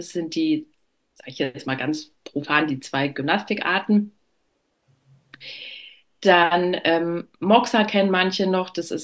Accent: Munich, Bavaria, Germany; ich komme aus München

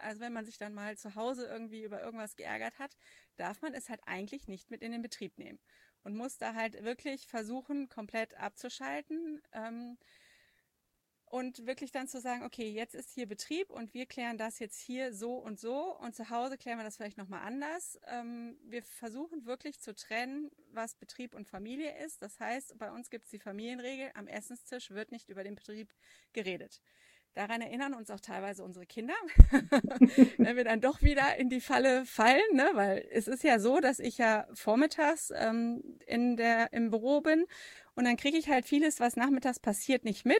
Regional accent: North Rhine-Westphalia, Germany; als Tourismusbeauftragte für meine Heimat im Bergischen Land, wo wir auch wohnen.

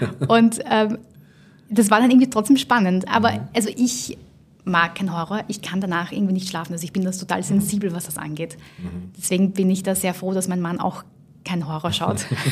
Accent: Romania; now in Germany; weil ich komme ja ursprünglich aus Rumänien

